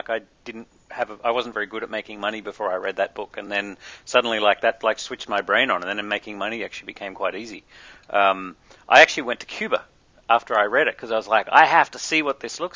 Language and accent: English; Australia; You know, growing up in Australia as a kid, I mean, we were far from.